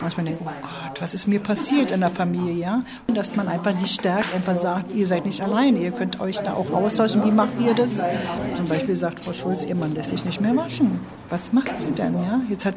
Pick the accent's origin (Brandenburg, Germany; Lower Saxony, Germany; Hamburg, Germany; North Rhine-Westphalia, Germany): Brandenburg, Germany; Neuenhagen; Und ich komme aus Neuenhagen und singe mit denen